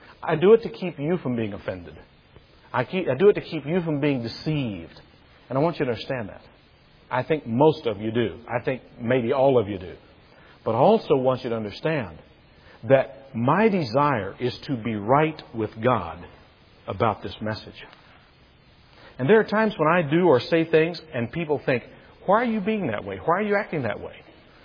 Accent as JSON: {"language": "English", "region": "Kentucky", "country": "United States", "tie": "born or raised there", "said": "I was born and raised in Kentucky and we talk different up there, okay?"}